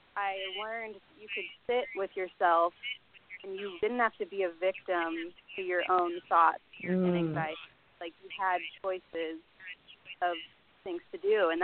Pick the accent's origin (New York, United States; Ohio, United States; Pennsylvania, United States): Ohio, United States; moved away as an adult; now in Los Angeles, United States; I grew up in Ohio, so when I moved to L.A. when I was, like, 18